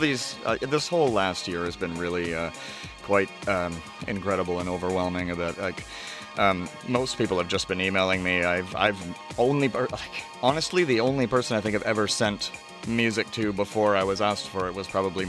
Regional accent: Ontario, Canada; also born or lived in Toronto / Kitchener; Well, I was born and raised in Ontario, east of Toronto.

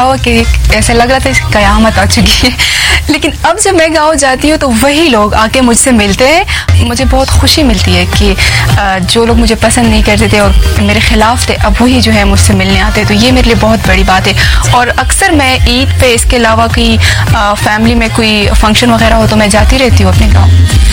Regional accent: Lower Dir, Khyber Pakhtunkhwa, Pakistan; اور میرا تعلق بیسیکلی لوور دیر سے ہے

